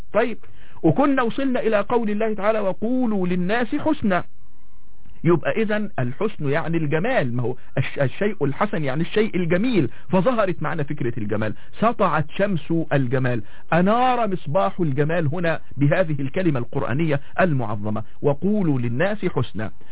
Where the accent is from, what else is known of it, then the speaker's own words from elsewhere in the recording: Egypt; انا كانسان مصري يعني محب لبلدي ووطني ومحب لكل ابناء هذا البلد العظيم